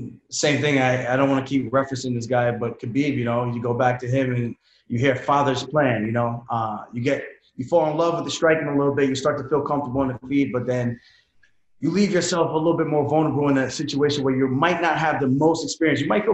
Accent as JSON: {"language": "English", "region": "New York", "country": "United States", "said": "You know, I'm from Long Island."}